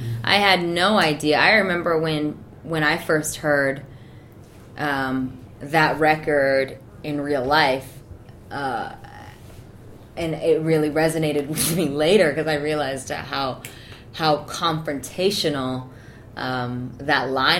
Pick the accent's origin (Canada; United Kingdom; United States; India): United States; Hollywood, California; I'm from California. I live